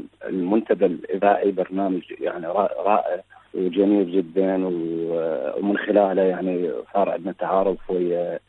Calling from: Maysan, Iraq; إحنا عندنا بالعراق يعني أكو مثلا عندنا بمحافظة ميسان البث يعني ما قاعد

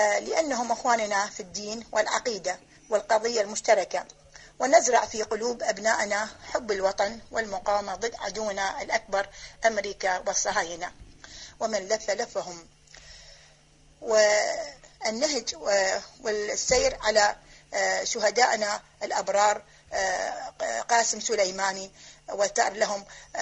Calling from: Babil, Iraq; جمهورية العراق، بابل.

